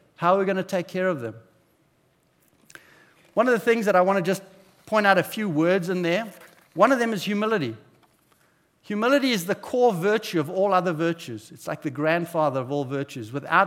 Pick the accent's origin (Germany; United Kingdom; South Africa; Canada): South Africa; now in United States; I come from South Africa. We don't really know about suing, but when I got here, I truly found out.